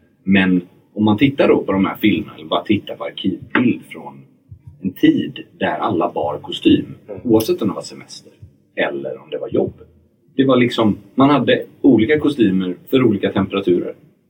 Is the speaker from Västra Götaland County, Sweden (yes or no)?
yes; Gothenburg, Västra Götaland County, Sweden; now in Stockholm, Sweden; För när jag växte upp i Göteborg, innan jag flyttade till Stockholm